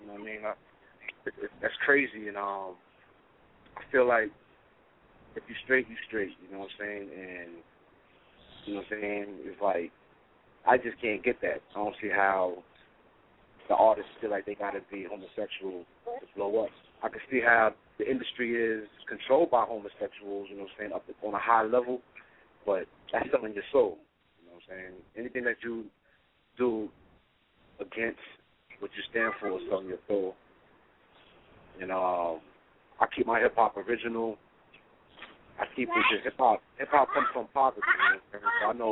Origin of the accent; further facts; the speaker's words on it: New York, United States; now in Richmond, United States; conscious hip hop artist out of Richmond, Virginia. I'm from New York originally.